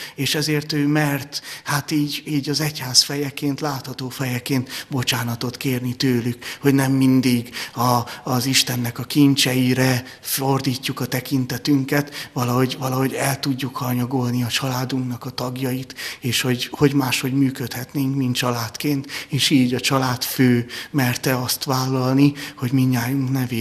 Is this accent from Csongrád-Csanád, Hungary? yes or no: no; Budapest, Hungary; az újpalotai lakótelepen nőttem föl, ami alapvetően egy 40 ezres lakótelepre lett tervezve, tehát 40 ezer befogadó képességre